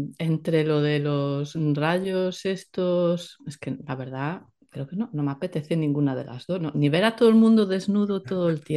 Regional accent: Galicia, Spain; A mí como gallega me costaría, ¿no?, comer pulpo, la verdad.

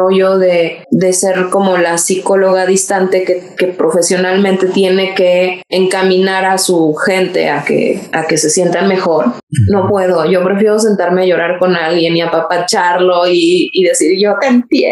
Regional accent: Mexico City, Mexico; Nací en el Distrito Federal, soy chilanga de corazón, orgullosa.

